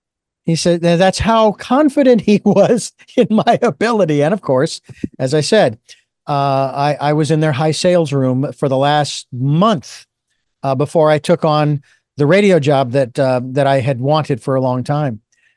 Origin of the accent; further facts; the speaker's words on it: Phoenix, Arizona, United States; I grew up in Phoenix, so not so wide open, but nonetheless, meeting all kinds of different people.